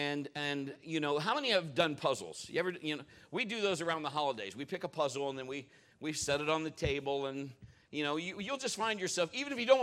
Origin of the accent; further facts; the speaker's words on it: Marion, United States; I was born and raised here in Marion